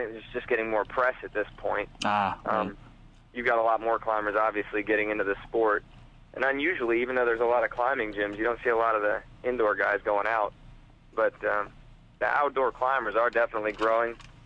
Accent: the South, United States; That was an interesting cultural experience for me. I come from the South, and it was unique.

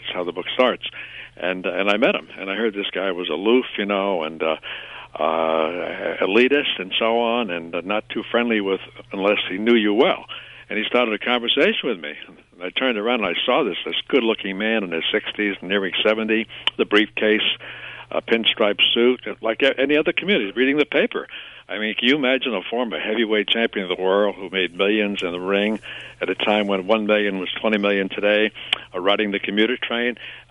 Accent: Stamford, Connecticut, United States; I grew up in Stanford, and he lived in North Stanford on his magnificent estate, 200 acres.

